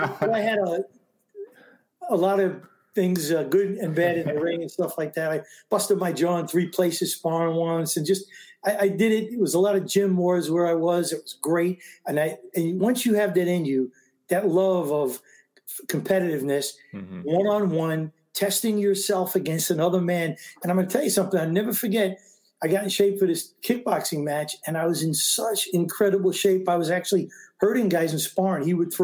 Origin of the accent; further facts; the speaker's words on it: Brooklyn, New York, United States; I grew up in New York and Brooklyn, in the Coney Island section of Brooklyn, and a great neighborhood to grow up in.